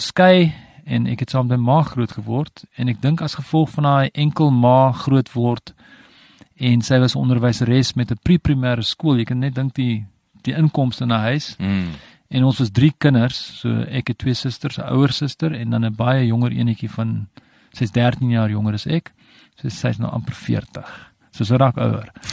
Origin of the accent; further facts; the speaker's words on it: Stellenbosch, Western Cape, South Africa; born there; Ek is gebore in Stellenbosch in 1968, so dis 51 jaar terug, amper, 50 jaar terug.